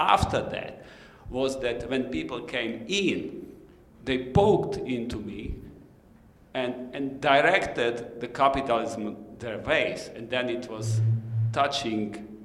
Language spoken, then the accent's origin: English; Slovakia; English is a second language; I come from Slovakia. I lived 29 of my years under communism.